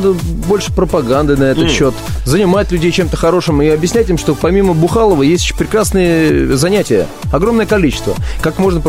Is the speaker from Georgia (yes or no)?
yes; Georgia; Ведь я грузин